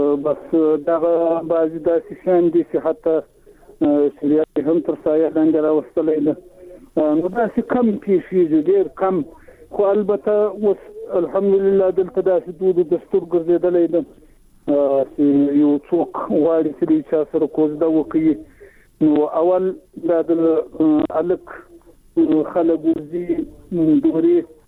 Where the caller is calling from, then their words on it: Zabul, Afghanistan; د زابل چاجي څخه